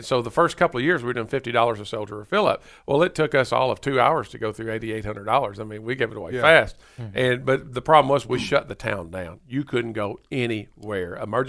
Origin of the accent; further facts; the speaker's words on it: Paducah, Kentucky, United States; now in Nashville, United States; Nashville area. Of course, Paducah, Kentucky.